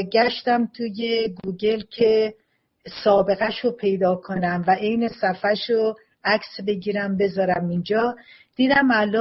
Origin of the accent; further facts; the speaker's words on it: Kermanshah, Iran; گفتم که اگه میشه من تو کتابخانه اینجا کار کنم تو شهر خودم کرمانشاه